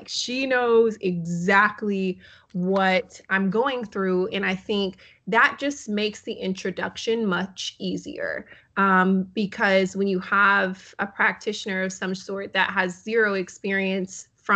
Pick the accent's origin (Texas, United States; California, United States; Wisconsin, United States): Texas, United States; the way I knew how to cook was, you know, Southern food. I'm from Texas.